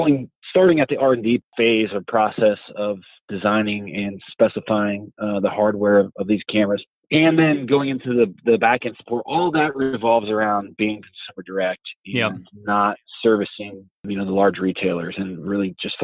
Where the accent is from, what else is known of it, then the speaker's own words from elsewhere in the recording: Ohio, United States; As I said, I'm from Ohio, still reside in that same area, Northeast Ohio.